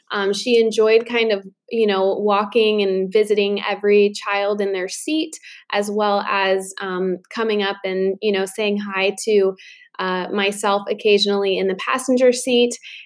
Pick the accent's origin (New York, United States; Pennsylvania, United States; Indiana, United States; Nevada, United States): Indiana, United States; And we're actually originally from Indiana. That's technically where we would call home and where all of our family is.